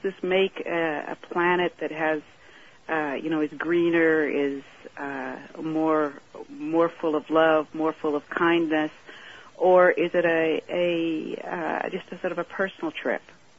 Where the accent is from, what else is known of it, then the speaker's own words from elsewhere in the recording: Switzerland; I grew up in Switzerland.